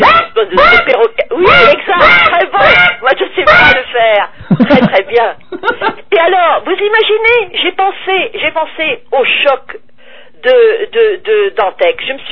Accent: France; born there; moi, je suis né en France

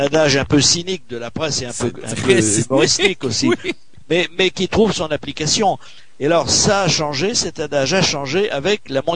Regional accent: France; Donc, en tant que Français, évidemment, et en tant qu'être humain

